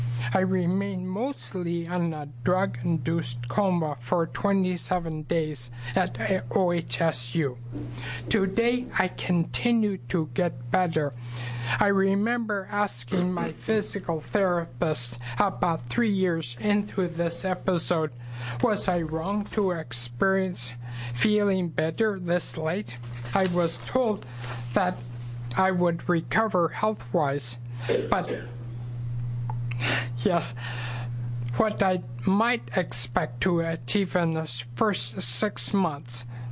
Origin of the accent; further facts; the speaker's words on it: Lincoln City, Oregon, United States; I'm from Lincoln City on the coast.